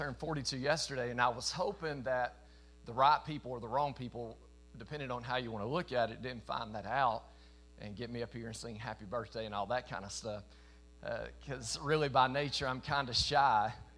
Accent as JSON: {"language": "English", "region": "Tennessee", "country": "United States", "said": "I am from East Tennessee, and it doesn't take long hearing me speak to know that I live somewhere south of the Mason-Dixon line."}